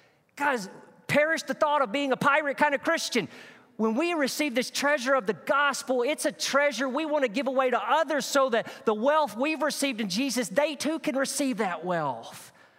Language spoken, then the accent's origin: English; Arkansas, United States; I heard this growing up in Arkansas.